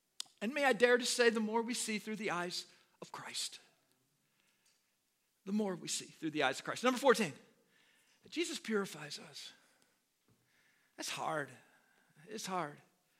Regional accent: United States; I'm an American, I speak one language, and I speak it poorly. When I was growing up, everybody I knew only spoke English.

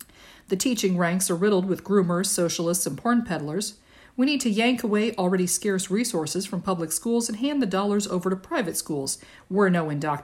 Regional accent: Iowa, United States; Iowa. My dad taught science at a small, rural school and eventually became a guidance counselor at my hometown high school.

